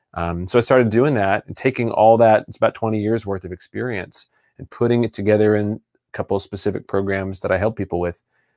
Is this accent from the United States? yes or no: yes; Texas, United States; born there; So I was born in Texas in the USA, and everything's bigger in Texas, including egos.